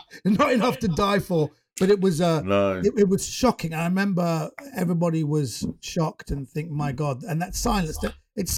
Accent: United Kingdom; born there; we're British born. Well, I'm British born Iranian.

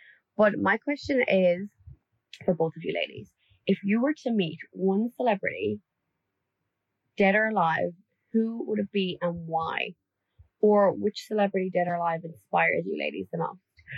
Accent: Ireland; from Ireland.

